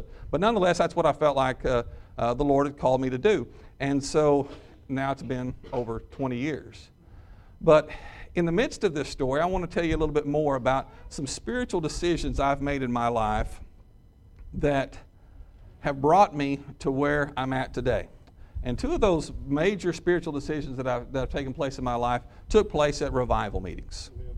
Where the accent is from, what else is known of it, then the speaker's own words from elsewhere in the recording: Vian, Oklahoma, United States; I grew up in Landmark Missionary Baptist Church in Vian, and that's the only church I've ever been a member